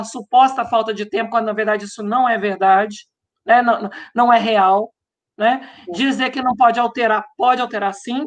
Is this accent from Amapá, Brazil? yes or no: no; Minas Gerais, Brazil; Eu sou do interior de Minas